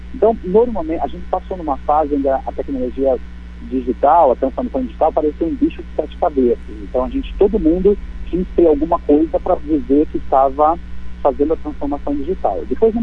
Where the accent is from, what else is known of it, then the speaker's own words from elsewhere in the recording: Italy; nós, eu sou italiano, né, nós italianos